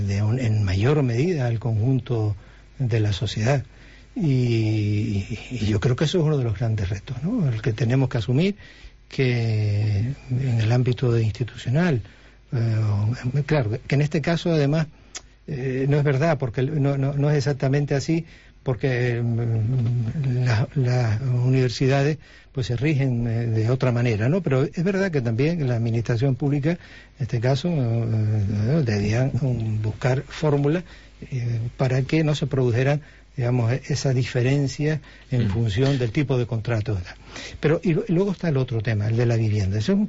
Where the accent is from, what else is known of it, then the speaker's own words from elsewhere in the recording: Agüimes, Canary Islands, Spain; Yo soy de Agüime, vivo en Agüime